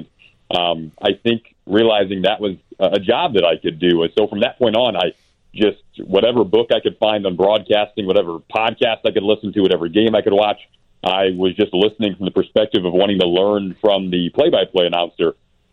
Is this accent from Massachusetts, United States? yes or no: no; Michigan, United States; I'm from Michigan originally, so several broadcasters in that area have helped me out.